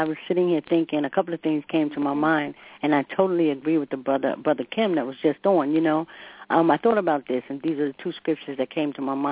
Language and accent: English; New York, United States; I remember growing up in New York